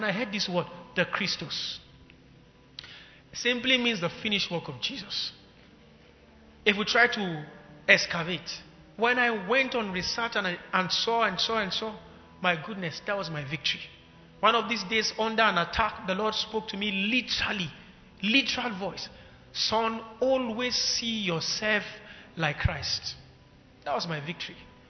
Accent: Kaduna, Kaduna State, Nigeria; many years ago, I grew up in Kaduna.

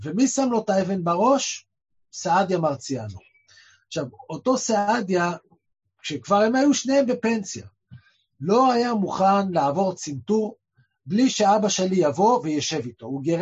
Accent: Jerusalem, Jerusalem District, Israel; גדלתי במין איזושהי הוויה ירושלמית, אפשר לקרוא לה קורדית, מזרחית, סורית

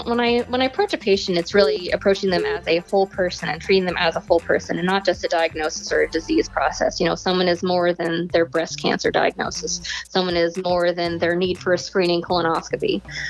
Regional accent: Fairbanks, Alaska, United States; now in Astoria, United States; Yeah, well, so I'm actually from Fairbanks, Alaska.

